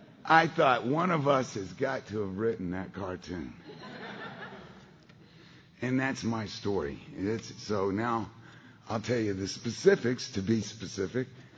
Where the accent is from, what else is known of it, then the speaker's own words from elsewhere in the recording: Beaumont, Texas, United States; I'm from Beaumont, Texas originally. Beaumont's about 90 miles east of Houston. It's 5 miles west of Louisiana state line.